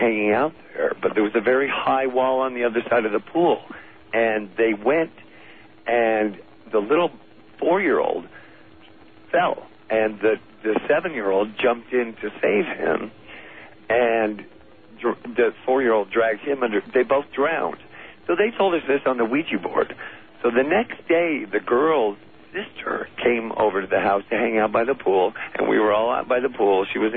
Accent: Hollywood, California, United States; I am from Hollywood originally, and when I was about 20, I'm 34 now.

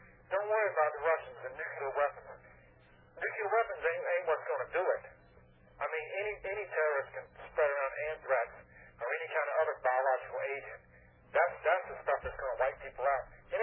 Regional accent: United States; I mean, I'm an American. I've been serving in this military for 11 years, and I love this country.

